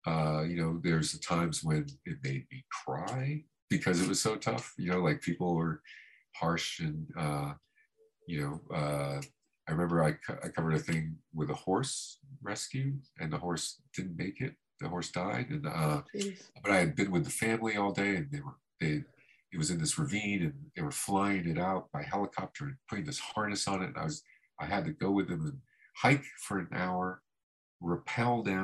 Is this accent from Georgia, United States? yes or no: no; Florida, United States; I'm from Florida. I've never seen a mountain. I've been in California 2 months, but I've been rappelling in sneakers today.